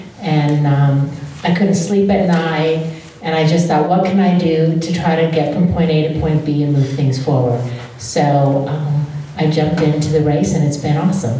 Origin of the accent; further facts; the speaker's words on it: Great Falls, Montana, United States; And I grew up in Great Falls. I was born and raised there. My family's still there.